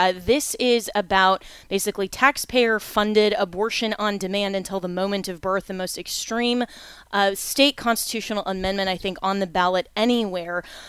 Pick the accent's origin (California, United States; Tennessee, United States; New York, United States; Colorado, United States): Colorado, United States; I came from Colorado, and I've seen the damage that it has done there. You can't go anywhere in Denver without smelling it.